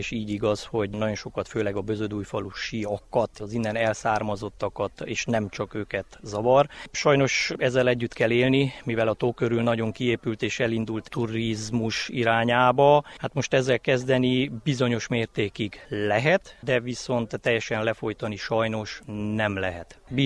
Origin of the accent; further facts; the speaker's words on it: Sângeorgiu de Pădure, Mureș County, Romania; Én Erdőszentgyörgyön születtem és nevelkedtem.